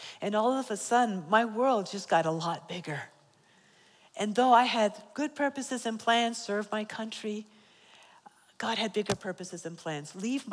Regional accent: United States; born there; just because I was born in America, I was immunized. So I lived to see my fifth birthday.

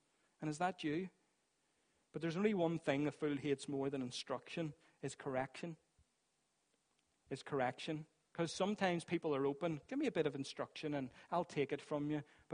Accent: Northern Ireland, United Kingdom; Especially being Northern Irish. I think there's something ingrained in our culture that we just hate anyone telling us what to do.

